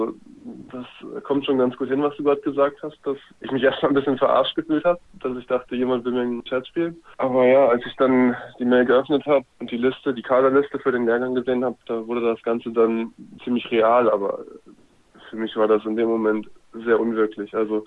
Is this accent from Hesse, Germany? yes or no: yes; Rüsselsheim, Hesse, Germany; Da war ich 6 Jahre alt. Da habe ich bei der TG Rüsselsheim gespielt, in meiner Heimat.